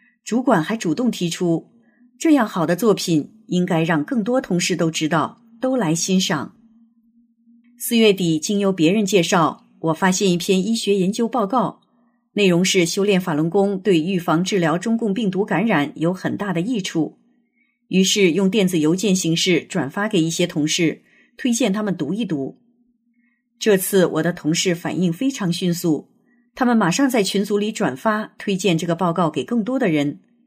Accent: China; 我在中国大陆长大

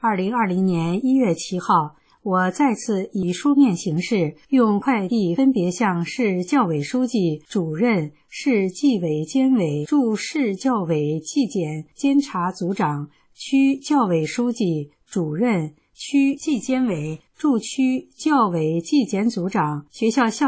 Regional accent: China; 我是中国的合法公民，我的退休金属于合法收入，受法律的保护

